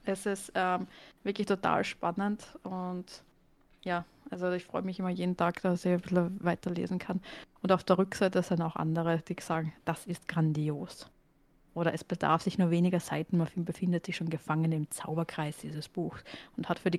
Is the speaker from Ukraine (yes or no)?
no; Austria; accent: Austrian; Also ich rede relativ österreichisch, das ist langsames Deutsch.